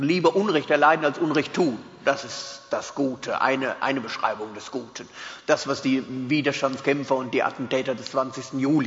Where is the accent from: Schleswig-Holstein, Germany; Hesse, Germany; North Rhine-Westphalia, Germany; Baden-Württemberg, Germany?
North Rhine-Westphalia, Germany; Arnsberg; Aber ich bin jetzt auch in Arnsberg im Sauerland aufgewachsen.